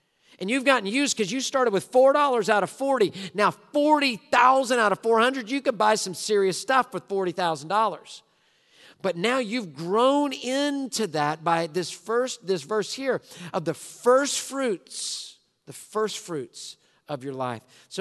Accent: Houston, Texas, United States; I'm born and raised in Houston.

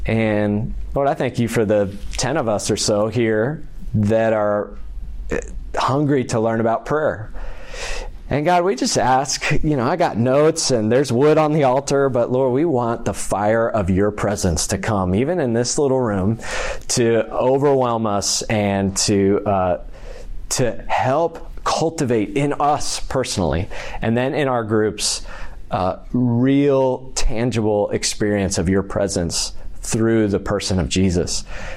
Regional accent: Katy, Texas, United States; I grew up in Katy, out in Katy, so I'd always heard of Houston's First, and then went to Texas A&M with like Steven and some others

